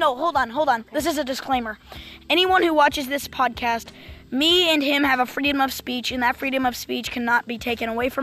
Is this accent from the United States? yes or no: yes; United States; But me and him are Americans as well.